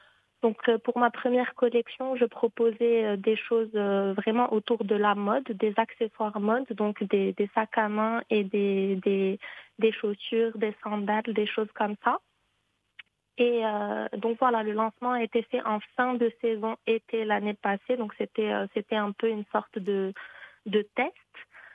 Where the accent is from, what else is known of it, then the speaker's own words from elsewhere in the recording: Fez, Fès-Meknès, Morocco; moved away as an adult; Alors, donc moi, je suis née au Maroc, où j'ai grandi jusque mes 18 ans. Je suis de Fès à l'origine. Et donc, à 18 ans, je suis allée en France pour continuer mes études.